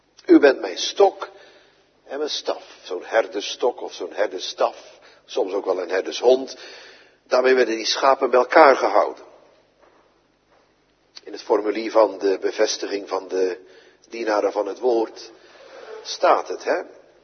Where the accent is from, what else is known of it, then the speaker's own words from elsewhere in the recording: Barneveld, Gelderland, Netherlands; Maar daar waar ik opgegroeid ben, in Barneveld, op de Veluwe, heb je er heel veel.